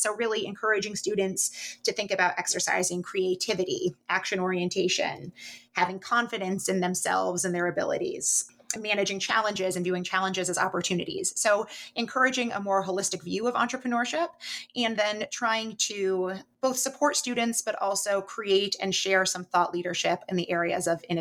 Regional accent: Plattsburgh, New York, United States; also born or lived in Maryland; So I am originally from Plattsburgh, right across Lake Champlain, and born and raised in Plattsburgh.

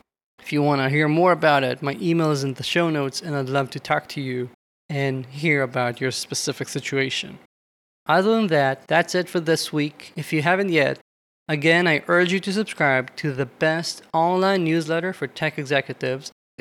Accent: Israel; And I come from Israel. Here, most of the teams, when they are small, have amazing candor.

